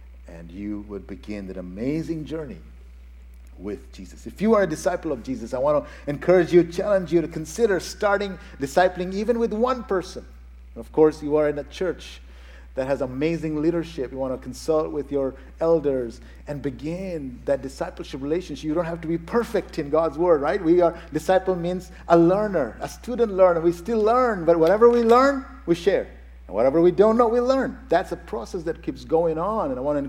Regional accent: India; Heather is from here in the U.S., and I'm from India

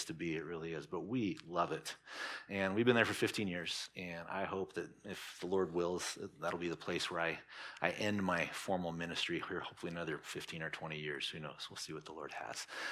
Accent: Fort Collins, Colorado, United States; If you're familiar with Colorado at all, northern Colorado, I was raised in Fort Collins

